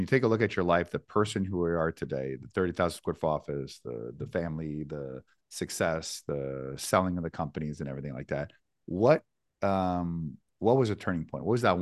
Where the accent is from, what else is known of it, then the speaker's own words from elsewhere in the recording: Canada; I grew up as a Canadian with Wayne Gretzky